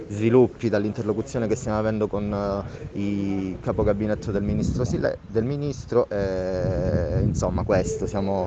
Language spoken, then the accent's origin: Italian; Calabria, Italy; come calabresi in mobilitazione per la sanità pubblica